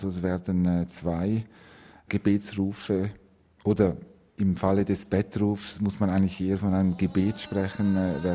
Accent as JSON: {"language": "German", "country": "Switzerland", "said": "Ich stamme aus den Bergen. Ich habe eine sehr starke Beziehung zum Schweizer Territorium"}